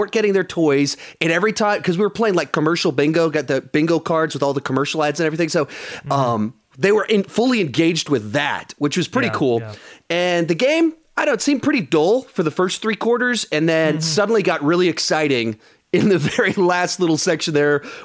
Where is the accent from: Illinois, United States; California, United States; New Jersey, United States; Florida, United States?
California, United States; San Jose; I'm from California. And the Bay Area, San Jose, so just not too far from San Francisco.